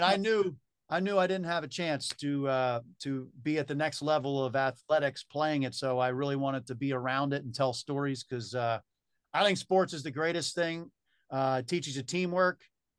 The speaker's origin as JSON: {"language": "English", "town": "Wallingford", "region": "Pennsylvania", "country": "United States", "tie": "born or raised there", "said": "I remember growing up in Delco, and I remember I wanted to get a TV for my room, and I wanted to have a TV like a lot of my other friends."}